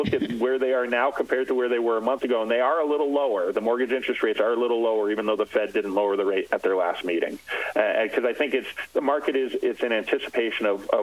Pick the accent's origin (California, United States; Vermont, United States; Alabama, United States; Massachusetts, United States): Massachusetts, United States; I'm from Massachusetts, and in Massachusetts, written buyer contracts or buyer broker contracts are not part of license law or statute.